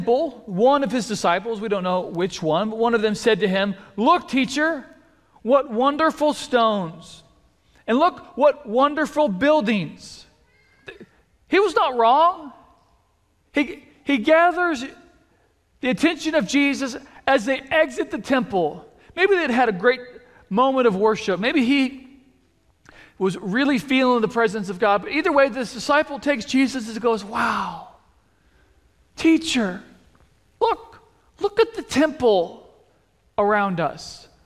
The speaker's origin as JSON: {"language": "English", "region": "Nebraska", "country": "United States", "tie": "born or raised there", "said": "I grew up in Nebraska. And I grew up in the 90s in Nebraska, which was like peak Nebraska football era."}